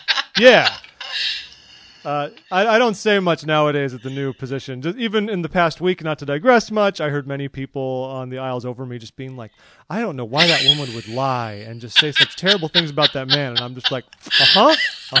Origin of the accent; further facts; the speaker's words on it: California, United States; I mean, I grew up in California, and even though it's California